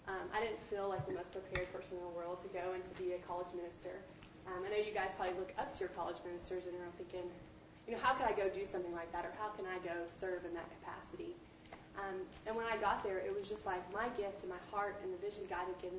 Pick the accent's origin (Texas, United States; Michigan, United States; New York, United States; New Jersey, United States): Texas, United States; I went to a small Christian college. I'm from Texas. I went to Dallas Baptist University.